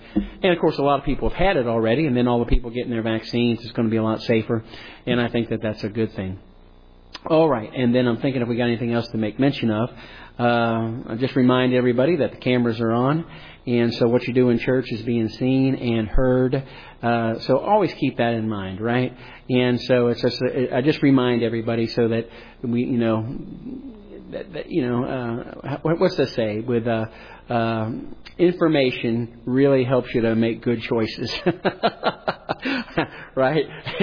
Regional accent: United States; No, I'm an American. I was born in America. Right? I have a Greek heritage.

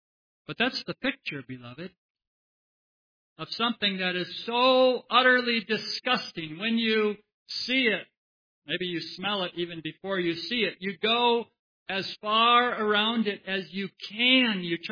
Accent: Mexico; I grew up in Mexico, and I've seen a few dead dogs.

